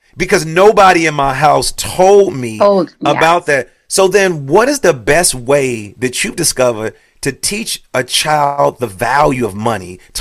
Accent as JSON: {"language": "English", "town": "Chicago", "region": "Illinois", "country": "United States", "tie": "born or raised there", "said": "You know, when I was a kid growing up in Chicago back then, you know, we had what we call penny candy."}